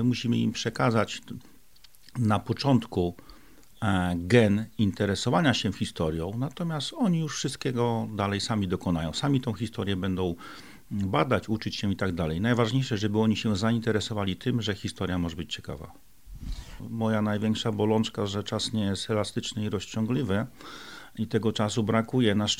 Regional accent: Lublin, Lublin Voivodeship, Poland; jestem miejscowy, to znaczy urodziłem się i mieszkałem bardzo długo w Lublinie. 20 lat temu przeniosłem się do jednej z wsi w powiecie lubartowskim.

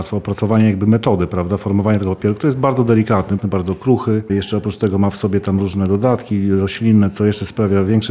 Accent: Zamość, Lublin Voivodeship, Poland; bo jesteśmy z Zamościa, prawda?

